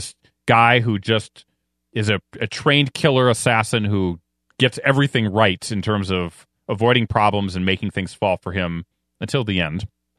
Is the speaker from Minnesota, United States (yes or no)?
yes; Minnesota, United States; And obviously, we're from Minnesota, so we kind of... We get that extra bit of narrative.